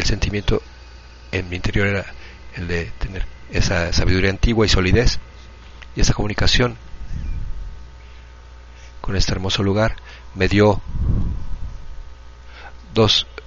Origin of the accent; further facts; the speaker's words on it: Russia; Spanish is a second language; soy de Rusia, quiero compartir mi experiencia de un proyecto en este verano